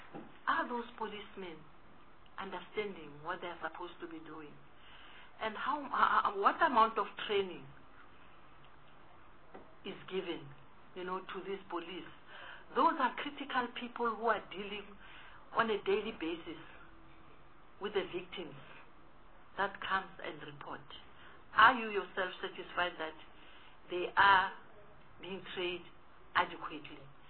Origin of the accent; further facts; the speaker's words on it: South Africa; I'm just thinking aloud, as a South African citizen, worried by this way of saying, in South Africa, the rate of domestic violence is increasing every day.